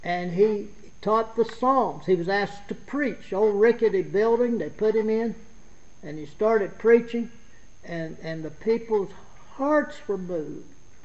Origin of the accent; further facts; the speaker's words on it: Southern United States, United States; I'm a Southerner, but I'm also stubborn.